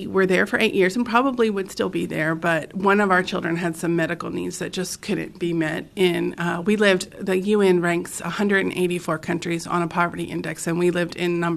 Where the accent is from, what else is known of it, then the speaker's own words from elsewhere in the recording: Florence, Kentucky, United States; Well, I was born and raised just outside of Cincinnati in northern Kentucky. Florence, y'all, some people know us. That's where I grew up